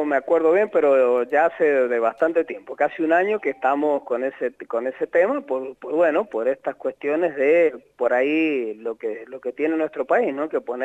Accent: Mendoza, Argentina; como mendocinos no nos puede pasar

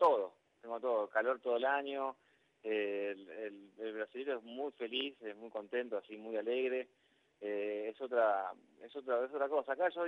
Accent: Ingeniero Maschwitz, Buenos Aires Province, Argentina; now in Pipa, Brazil; Yo soy de ahí, de Ingeniero Mashpit, de zona norte de Buenos Aires.

